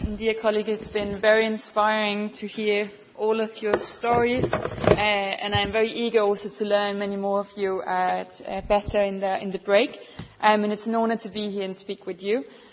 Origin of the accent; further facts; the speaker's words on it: Denmark; I grew up in Denmark, and as a little girl, never once did I question whether my gender identification would disadvantage me in life.